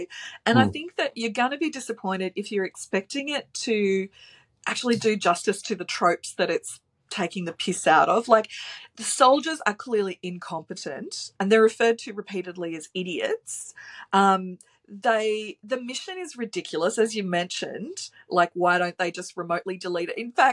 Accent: Australia; because we're Australian

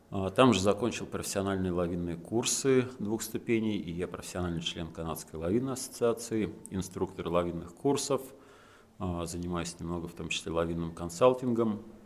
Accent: Kamchatka Krai, Russia; Родился, вырос на Камчатке, начал там работать гидом на летних программах в 99 году.

